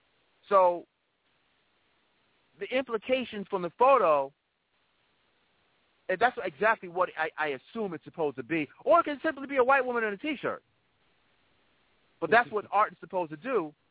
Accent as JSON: {"language": "English", "region": "New York", "country": "United States", "said": "I will wear a Orange Man shirt, a Syracuse T-shirt, because I'm from New York."}